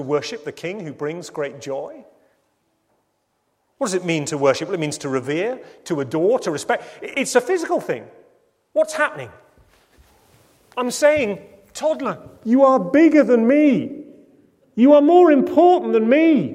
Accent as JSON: {"language": "English", "country": "United Kingdom", "said": "Now, I'm British, so sarcasm is my birthright."}